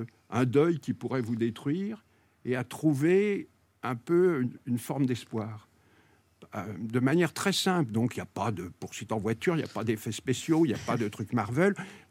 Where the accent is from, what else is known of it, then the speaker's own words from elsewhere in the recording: Lyon, Auvergne-Rhône-Alpes, France; Attends, je suis lyonnais.